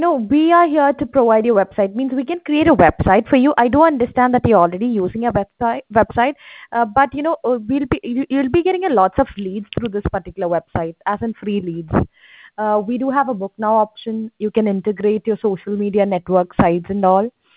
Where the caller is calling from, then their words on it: Syria; I'm calling you from Syria.